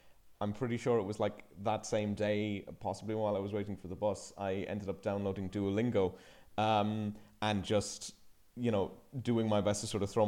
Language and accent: English; Ireland; was in primary school, I went to an Irish speaking primary school. Now, my Irish isn't very good